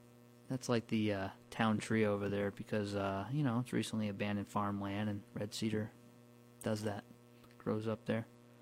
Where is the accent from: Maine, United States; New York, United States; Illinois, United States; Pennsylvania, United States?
New York, United States; it's too humid where I grew up in the Hudson Valley